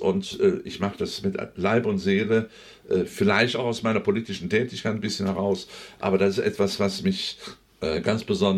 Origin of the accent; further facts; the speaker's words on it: Rhineland, Germany; accent: Rhenish; Sagen auch deutlich, das ist unsere Muttersprache, so sagen wir im Rheinland.